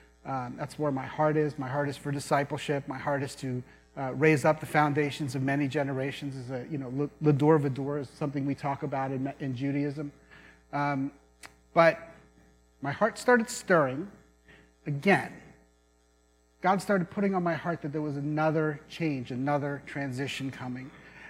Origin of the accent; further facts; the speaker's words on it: New Jersey, United States; let me ask you a question, because I'm from New Jersey, right? So, you know, when we get heated in discussions, we go, let me ask you a question. right? And the accent will come out.